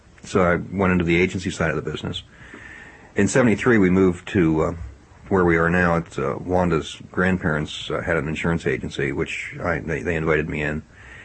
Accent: Baltimore, Maryland, United States; Yes, I was born in Baltimore and educated there at two Jesuit institutions, Loyola High School and Loyola College.

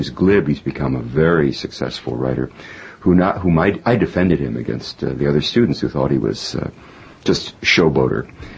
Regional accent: Lakewood, Ohio, United States; I grew up in Cleveland. Actually, I didn't. I grew up in Lakewood, which is a far west suburb of Cleveland.

